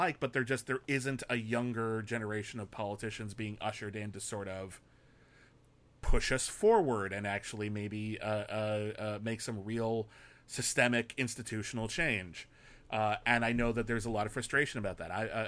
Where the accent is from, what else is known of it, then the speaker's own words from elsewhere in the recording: United States; That's my view as an American.